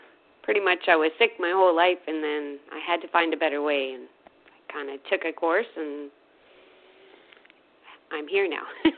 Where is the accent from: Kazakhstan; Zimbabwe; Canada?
Canada; now in United States; No, actually, I was born and raised in Canada.